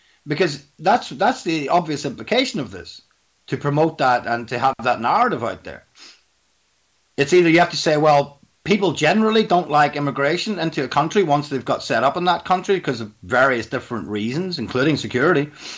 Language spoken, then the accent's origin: English; Northern Ireland, United Kingdom; moved away; I mean, I'm not completely Irish. I'm half Irish, and I was brought up in Northern Ireland, was in the UK.